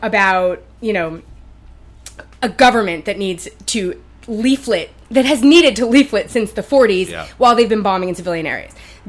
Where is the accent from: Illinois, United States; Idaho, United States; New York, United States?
New York, United States; New York City; I grew up in New York City.